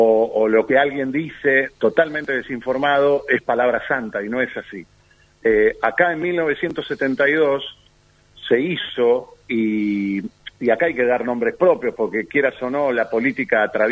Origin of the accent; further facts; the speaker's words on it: Avellaneda, Buenos Aires Province, Argentina; Nací en la maternidad de la Sardá, lo que pasa es que hace 40 años que vivo acá. Mi infancia fue en Avellaneda, Lanús.